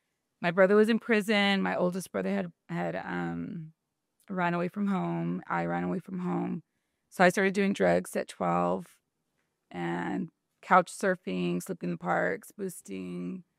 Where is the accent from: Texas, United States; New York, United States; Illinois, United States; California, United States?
California, United States; Bassett; I'm from San Gabriel Valley, from a little town called Bassett.